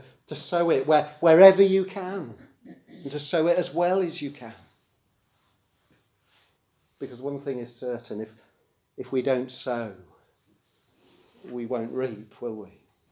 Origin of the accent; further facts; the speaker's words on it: Rugby, West Midlands, United Kingdom; I mentioned that I grew up in Rugby in the church there